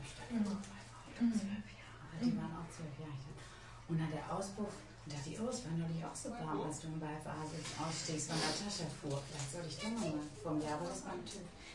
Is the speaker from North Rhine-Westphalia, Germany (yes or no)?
yes; North Rhine-Westphalia, Germany; Und ich komme ja da aus der Nähe von Köln.